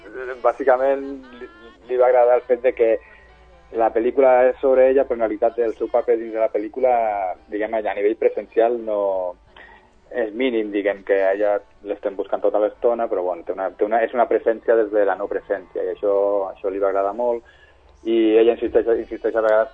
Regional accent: Sabadell, Catalonia, Spain; now in Madrid, Spain; sóc de Sabadell de tota la vida, tinc molta vinculació amb la ciutat

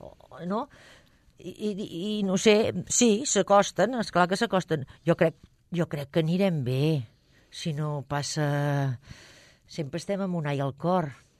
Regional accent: Sabadell, Catalonia, Spain; also born or lived in Olot; tot Girona, que jo he viscut també anys, soc de Sabadell, però he viscut anys a Olot

